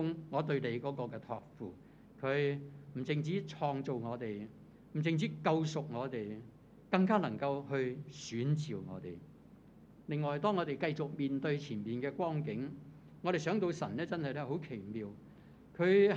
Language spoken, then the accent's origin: Cantonese; Taishan, Guangdong, China; 咁我係台山人嚟